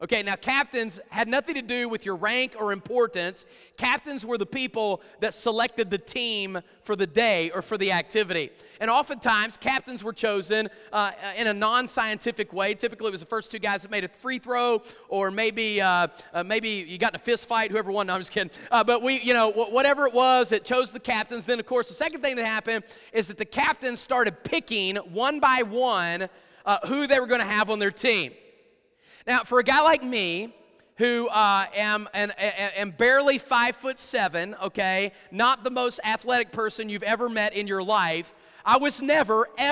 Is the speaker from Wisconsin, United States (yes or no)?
no; West Virginia, United States; I grew up in West Virginia in the 1980s, okay?